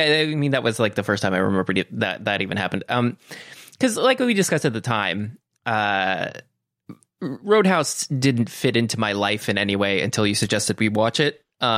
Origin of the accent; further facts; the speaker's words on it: Florida, United States; No, not really. Because I'm not from the Keys specifically.